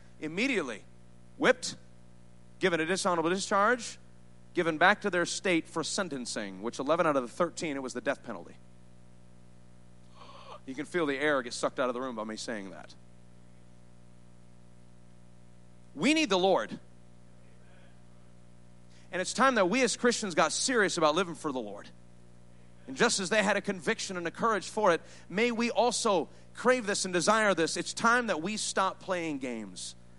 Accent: New York, United States; I take pride in that because I'm from New York.

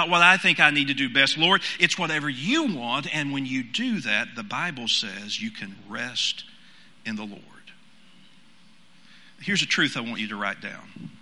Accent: Tennessee, United States; I'm from East Tennessee.

